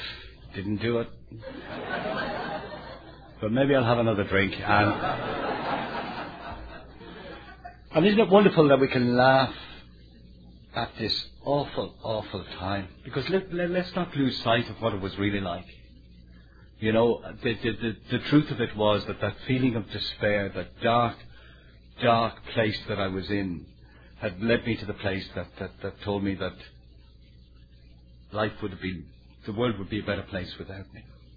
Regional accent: Dublin, Leinster, Ireland; now in United Kingdom; So even though I live in the UK, I'm very proud of being Irish and being from Dublin.

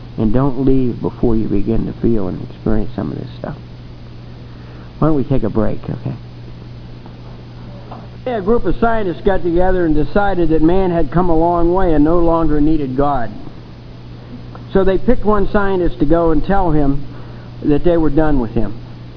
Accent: Ireland; I'm Irish. I won't tell you what church we went to.

